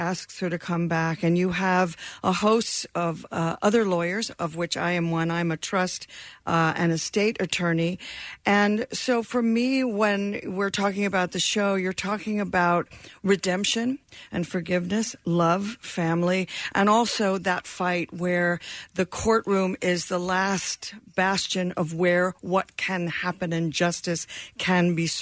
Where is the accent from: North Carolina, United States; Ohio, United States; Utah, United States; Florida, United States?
Florida, United States; also born or lived in England; Yeah. I grew up in Florida.